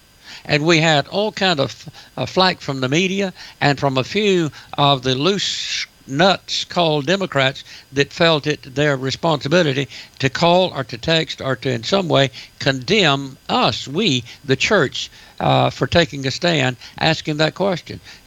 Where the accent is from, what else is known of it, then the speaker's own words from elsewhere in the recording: Maine, United States; My home state made headlines last month.